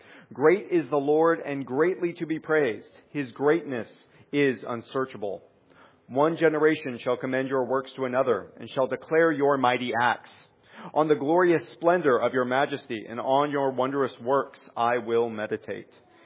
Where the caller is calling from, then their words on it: Indianapolis, Indiana, United States; I'm coming in from Indianapolis.